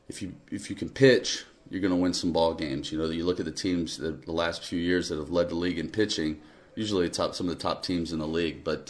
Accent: Tampa, Florida, United States; now in Lansing, United States; I'm from Tampa, Florida, and, you know, I'm in Lansing, Michigan. It's a long way from home.

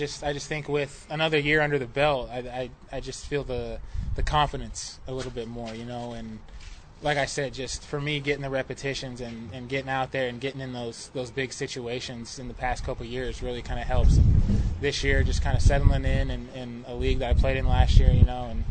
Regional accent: Albuquerque, New Mexico, United States; Well, I'm from Albuquerque originally, so I get up to Denver a lot.

